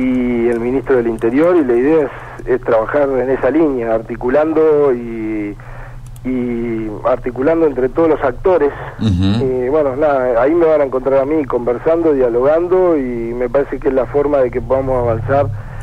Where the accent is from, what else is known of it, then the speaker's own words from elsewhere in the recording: Concordia, Entre Ríos, Argentina; Además soy el único de Concordia